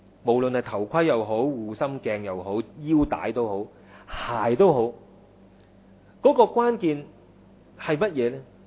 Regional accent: Hong Kong; 喺上個禮拜咧，就我哋香港有個單車選手咧

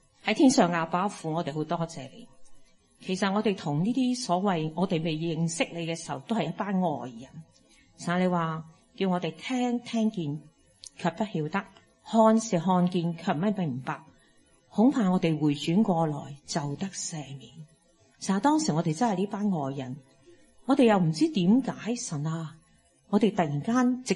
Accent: Hong Kong; 如果我哋香港人好中意讲啲半咸淡嘅廣東話英文

